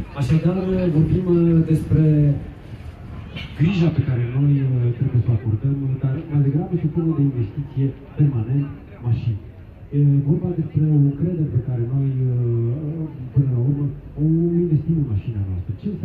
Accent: Iași, Iași County, Romania; Orașul e numai, da, unde m-am născut și am crescut, acolo la Iași.

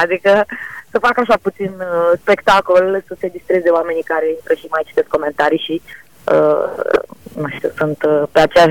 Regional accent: Moldavia, Romania; Sunt o moldoveancă aprigă

